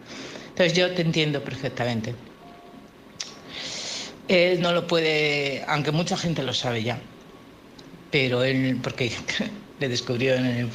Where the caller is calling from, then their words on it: Community of Madrid, Spain; de Madrid, de un pueblecito de Madrid.